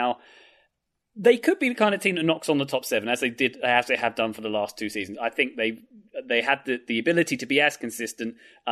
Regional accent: London, United Kingdom; as they were called where I grew up around Cockney people

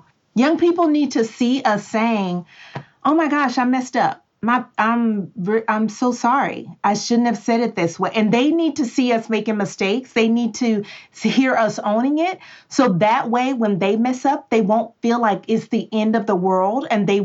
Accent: Texas, United States; You know, I'm from Texas, so we get to say that, and that means we have cussed you all the way out.

